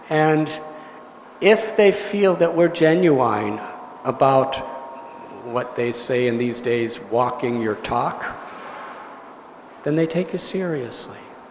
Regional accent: United States; I'm from America. I grew up as a teenager in the 1960s, along with my dear friend Gary.

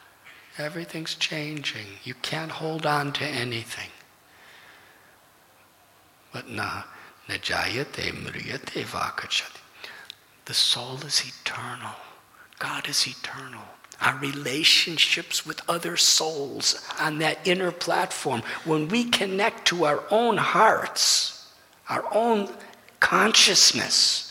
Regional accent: Chicago, Illinois, United States; When I was young, I was from Chicago.

